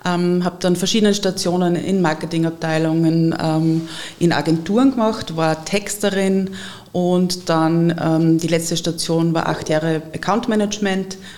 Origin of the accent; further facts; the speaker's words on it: Upper Austria, Austria; now in Linz, Austria; Ich bin aufgewachsen im Mühlviertel, also nördlich von Linz. Habe mir früher überhaupt nicht vorstellen können, in Linz zu wohnen, bin aber natürlich auch in Linz in die Schule gegangen, also in die Oberstufe, bin viele Jahre nach Linz gependelt